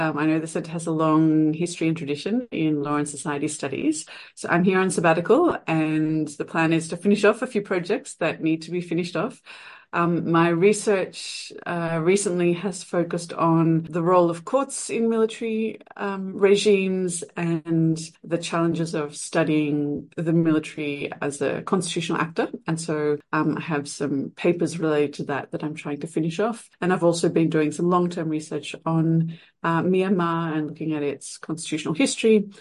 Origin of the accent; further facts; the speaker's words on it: Australia; I'm from Australia. I'm based at the Faculty of Law and Justice at the University of New South Wales, which is in Sydney.